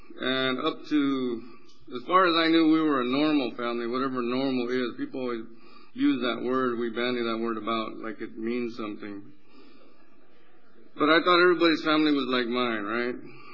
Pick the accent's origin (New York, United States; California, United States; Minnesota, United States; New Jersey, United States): California, United States; Stockton; I come from Stockton, California. I was born and raised there. My mother was born there. We've been there a long time.